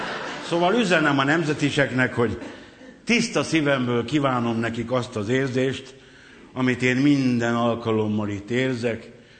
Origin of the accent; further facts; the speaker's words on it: Kőbánya, Budapest, Hungary; born there; hazamegyek Kőbányára, és letagadom, hogy ott születtem, hogy nem is jártam arra.